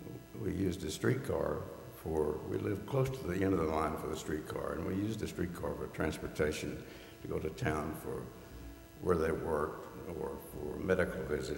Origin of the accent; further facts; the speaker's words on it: Knoxville, Tennessee, United States; I grew up in East Tennessee, Knoxville, Tennessee.